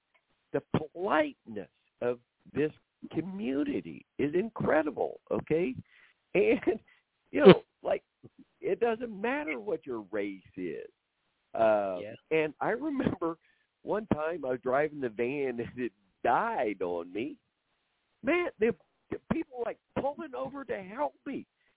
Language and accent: English; Oklahoma, United States; now in Virginia, United States; I'm from Oklahoma, so we're actually that's Southwest. I always considered myself Midwest, Southwest, and so moving to Virginia, the culture I came from is very similar to Southern culture, and it's about politeness.